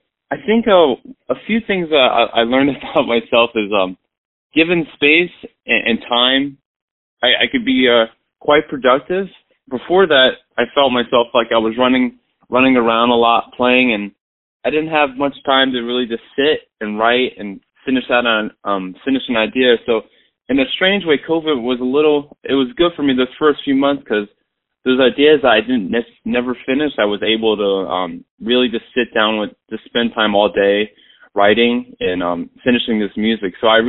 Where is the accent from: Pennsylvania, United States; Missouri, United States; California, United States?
Pennsylvania, United States; Philadelphia; So I grew up in Philadelphia, and I started playing piano around the age of 13.